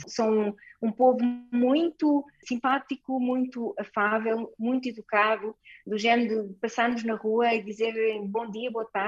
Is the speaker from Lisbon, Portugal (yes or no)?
yes; Lisbon, Portugal; also born or lived in Ovar / Porto; Eu cresci em Lisboa, como falou, mas os meus pais, quando eu tinha 16 anos, mudaram-se para a cidade de Ovar, que fica a sul do Porto. Eu acabei por fazer faculdade no Porto e quando me formei fui trabalhar novamente para Lisboa.